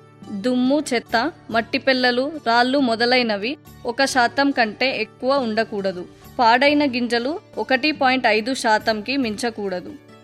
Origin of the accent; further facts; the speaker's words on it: Mahbubnagar, Telangana, India; మేము పాలమూరు నుండి వచ్చినాం.